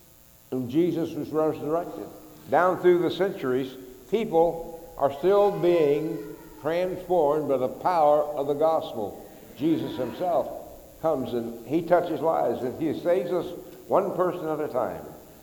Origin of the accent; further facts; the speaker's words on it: Ada, Oklahoma, United States; And today, the Chickasaws Nation, in headquarters in my hometown of Ada, Oklahoma, where I grew up most of the time, is the Chickasaw Nation.